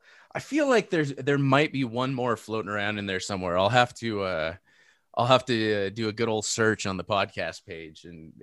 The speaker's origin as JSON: {"language": "English", "region": "California", "country": "United States", "said": "You know, I'm from California."}